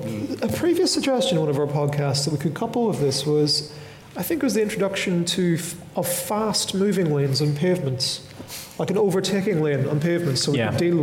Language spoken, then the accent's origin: English; Northern Ireland, United Kingdom; because I'm from Northern Ireland.